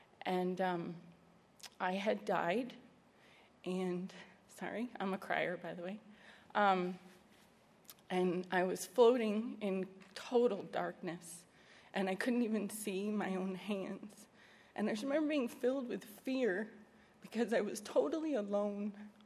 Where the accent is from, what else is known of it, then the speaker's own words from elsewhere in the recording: New Hampshire, United States; I grew up in New Hampshire. I lived with my mom and dad and my brother and sister in a small home, one bathroom